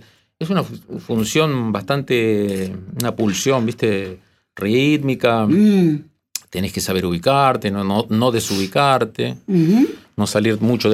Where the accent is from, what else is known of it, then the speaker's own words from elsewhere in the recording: Avellaneda, Buenos Aires Province, Argentina; Yo soy bonaerense.